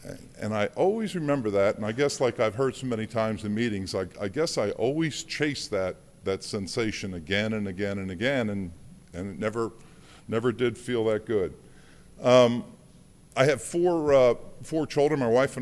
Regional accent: New Jersey, United States; born there; I'm the youngest of six. I was born in New Jersey. My a good Catholic family, six kids, and I'm the youngest, spoiled worthlessly.

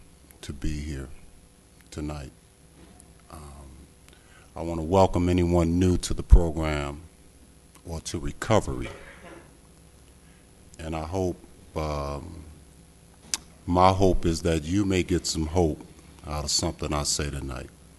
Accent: Detroit, Michigan, United States; We're from Detroit

